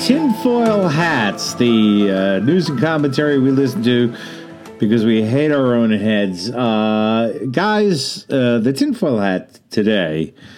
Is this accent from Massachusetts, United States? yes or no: yes; Boston, Massachusetts, United States; moved away; I was brought up in Boston. My father worked at a business in Boston, and he was laid off, and he saw the change.